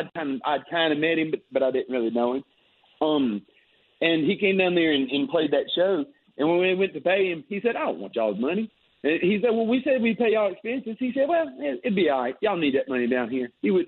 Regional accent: Mississippi, United States; So after Hurricane Katrina, you know, I'm from South Mississippi.

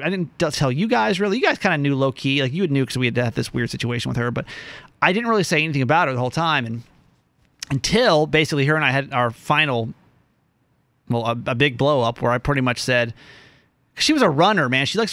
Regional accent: Philippines; Hey, I'm as Filipino as they come, baby.

